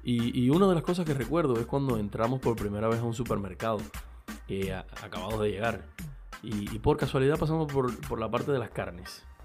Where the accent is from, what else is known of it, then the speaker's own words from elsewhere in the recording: Manzanillo, Granma, Cuba; yo soy de un pueblito que se llama Manzanillo, en Cuba